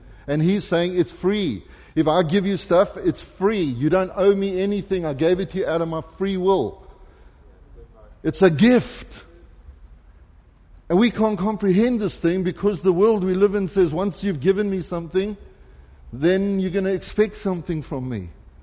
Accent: South Africa; See, I can say that because I'm South African.

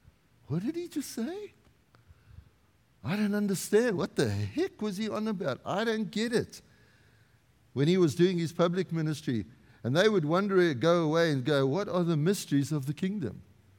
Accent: South Africa; now in Canada; And I'm going, I'm happy just to be South African-Canadian.

